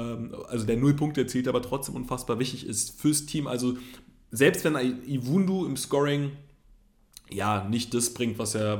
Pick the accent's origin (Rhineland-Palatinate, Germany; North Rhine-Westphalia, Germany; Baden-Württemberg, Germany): North Rhine-Westphalia, Germany; Cologne; ich bin aus Köln und wir haben morgen Weiberfastnacht.